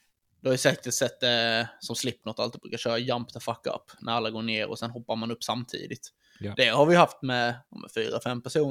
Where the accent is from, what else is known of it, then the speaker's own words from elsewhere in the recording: Blekinge, Sweden; för att vi bor mycket runt omkring Blekinge också.